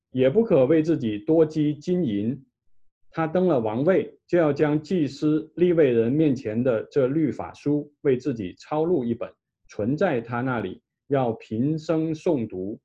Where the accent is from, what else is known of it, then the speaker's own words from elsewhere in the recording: China; 比如说我们中国有啊，就很多什么火烧庆功楼啦，什么杯酒释兵权啦